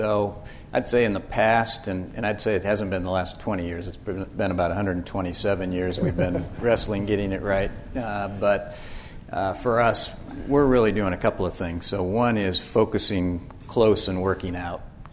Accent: Meridian, Idaho, United States; I grew up in Meridian, Idaho. Never been on a plane before I went to the College of Idaho.

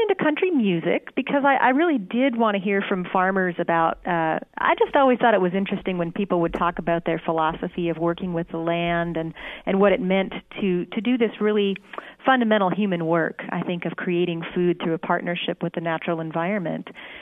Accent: Missoula, Montana, United States; but I was raised in Missoula on the western side of the mountains there.

